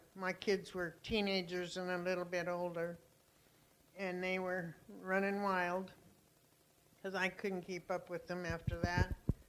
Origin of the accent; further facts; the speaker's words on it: Colorado, United States; born there; And anyway, I was born in Colorado. My parents were there.